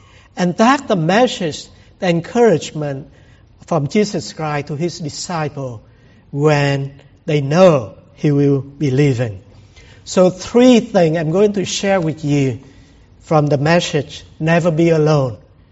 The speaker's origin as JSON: {"language": "English", "country": "Vietnam", "tie": "born or raised there", "second_language": "English", "moved": "as an adult", "lives_now": "United States", "said": "And I remember at that time, I'm still in Vietnam, go away from my hometown to Saigon, the capital city."}